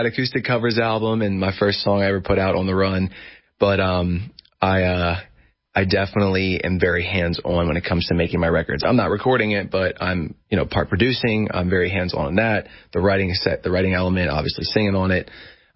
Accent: Hershey, Pennsylvania, United States; Play the Giants Center in my hometown, Hershey, Pennsylvania, sold out my hometown arena.

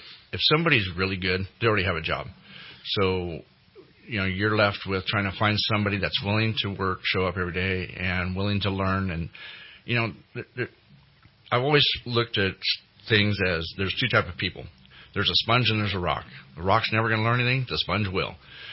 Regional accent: California, United States; I was born and raised here in Shasta County.

